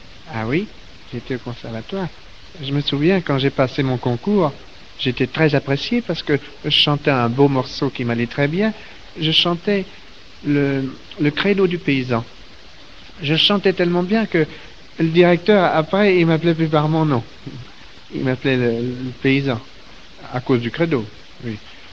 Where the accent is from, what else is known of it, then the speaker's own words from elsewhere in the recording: France; Moi, je suis français.